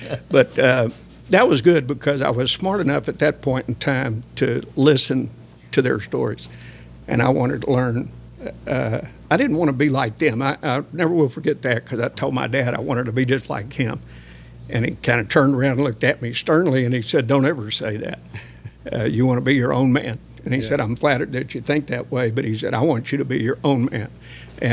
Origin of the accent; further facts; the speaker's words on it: Texas, United States; And I said, pardon me, the minute I open my mouth, they're going to know I'm from Texas.